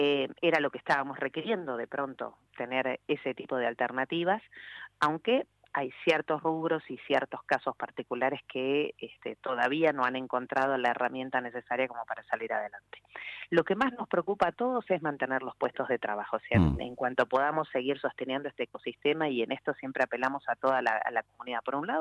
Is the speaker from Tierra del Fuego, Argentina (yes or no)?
yes; Ushuaia, Tierra del Fuego, Argentina; Cuando yo era muy chica, nací en Ushuaia, mi papá venía con el cajón de mandarinas